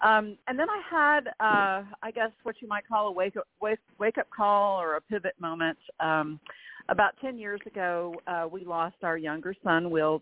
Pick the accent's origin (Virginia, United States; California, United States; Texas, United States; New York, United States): Texas, United States; Fort Worth; I grew up in Fort Worth, but we lived on the edge of town. And my parents had been in farming and ranching before my dad took an urban job.